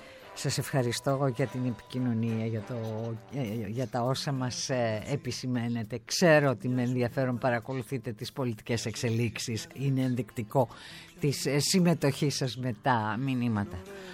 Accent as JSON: {"language": "Greek", "town": "Trikala", "region": "Thessaly", "country": "Greece", "said": "Προδίδω την πατρίδα μου, τα Τρίκαλα. Δεν την προδίδω γιατί είμαι πολύ ορεινή"}